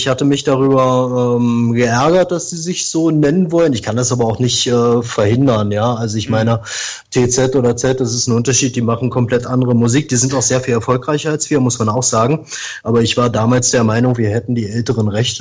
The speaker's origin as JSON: {"language": "German", "region": "Saxony-Anhalt", "country": "Germany", "said": "Wir kommen aus Sachsen-Anhalt, aus einem, ja, aus einer Kleinstadt zwischen Magdeburg und Halle"}